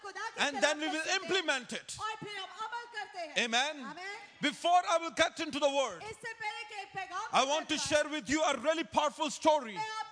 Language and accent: English; Pakistan; I want to tell you, we came from Pakistan. Pakistan is second largest Islamic country in the world.